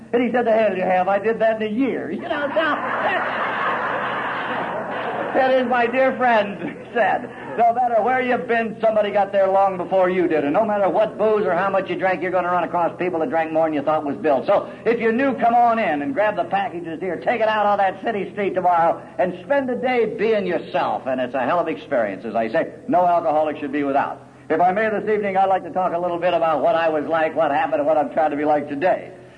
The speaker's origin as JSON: {"language": "English", "town": "Los Angeles", "region": "California", "country": "United States", "tie": "born or raised there", "said": "being born and raised in L.A., being Irish and Italian, I'm sure it had something to do with it."}